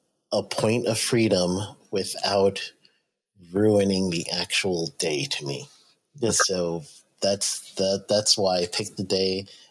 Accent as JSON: {"language": "English", "region": "New York", "country": "United States", "tie": "born or raised there", "said": "My cousin, I grew up in New York, and my cousin was there."}